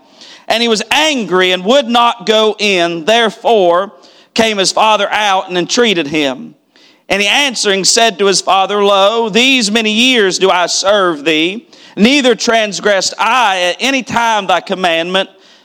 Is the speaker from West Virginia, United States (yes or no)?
yes; West Virginia, United States; Growing up in West Virginia, you have to take 8th grade, you take West Virginia history.